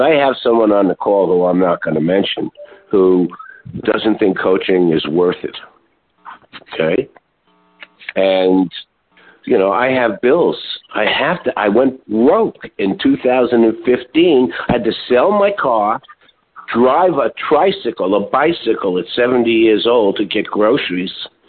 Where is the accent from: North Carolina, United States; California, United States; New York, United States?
New York, United States; I'm from New York.